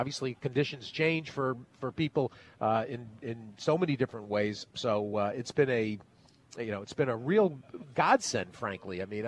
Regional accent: Connecticut, United States; also born or lived in New York; And I grew up in Connecticut, New York.

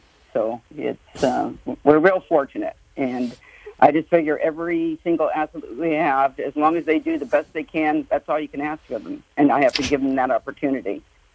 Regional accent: Santa Rosa, California, United States; I was born in Santa Rosa and still live only about 50 miles from there. So it's my hometown, and I love Northern California.

